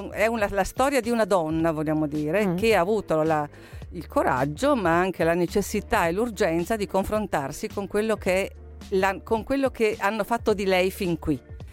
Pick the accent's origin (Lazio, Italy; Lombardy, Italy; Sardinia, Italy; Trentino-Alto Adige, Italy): Trentino-Alto Adige, Italy; Io sono trentina, sono orgogliosissima di esserlo e le mie radici sono lì e solo lì